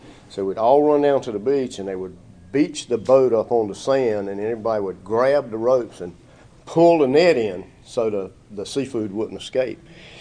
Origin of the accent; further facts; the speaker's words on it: North Carolina, United States; I'm from Lenoir County